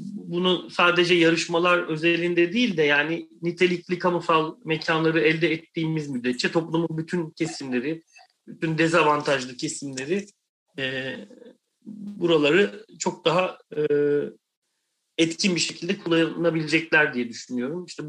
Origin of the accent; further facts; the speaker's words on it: Kadıköy, Istanbul, Turkey; biz Anadolu yakasında, ben bir Anadolu yakalıyım yani, Kadıköylüyüm.